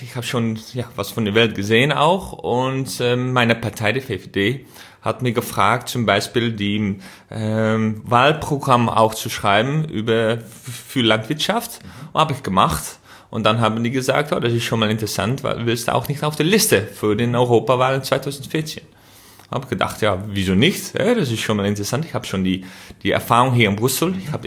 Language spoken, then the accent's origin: German; Netherlands; German is a second language; als Holländer